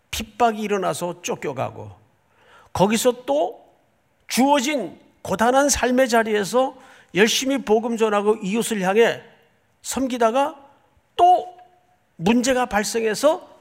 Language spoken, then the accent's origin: Korean; Daegu, South Korea; 제가 어린 시절을 대구에서 자랐어요.